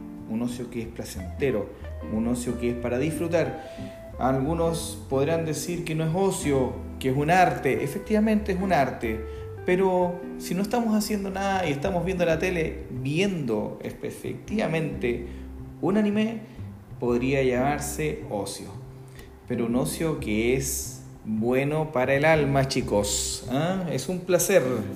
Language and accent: Spanish; Chile; para los que no saben, soy chileno. Y los chilenos de repente tenemos pegada esa monetilla maldita